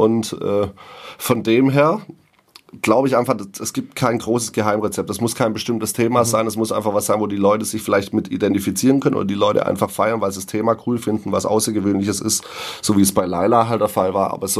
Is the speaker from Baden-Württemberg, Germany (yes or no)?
yes; Ditzingen, Baden-Württemberg, Germany; ich niemals loslassen wollen und werde deswegen auch nie wegziehen aus Ditzingen, weil es einfach meine Heimat ist.